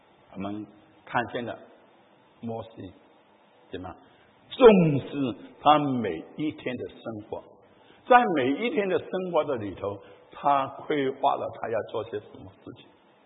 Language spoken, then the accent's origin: Chinese; China; 我们中国人常常说桥船到桥头自然直